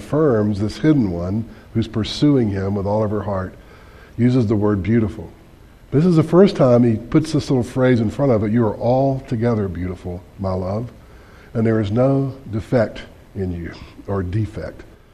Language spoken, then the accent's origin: English; the South, United States; accent: southern; Me and that voice thing are having constant conflict because of my southern accent.